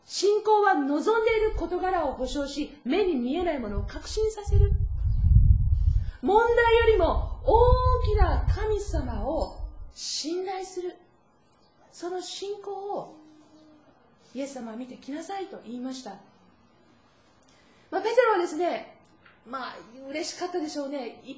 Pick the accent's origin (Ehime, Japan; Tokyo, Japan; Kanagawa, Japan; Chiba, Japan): Kanagawa, Japan; 私は神奈川県で生まれ育ちました。